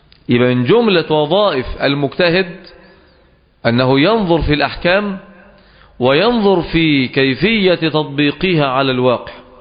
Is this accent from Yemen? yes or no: no; Egypt; وكما خرج العلمانيون من بلدنا مصر